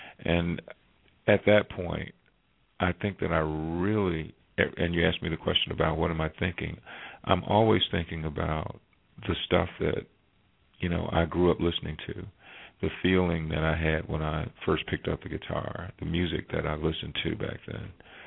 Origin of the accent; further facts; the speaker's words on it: the South, United States; living here in the South and being a Southerner.